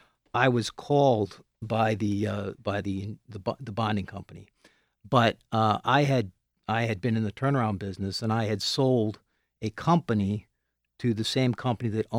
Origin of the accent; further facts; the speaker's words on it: Rhode Island, United States; Yeah, I grew up, I grew up in Rhode Island.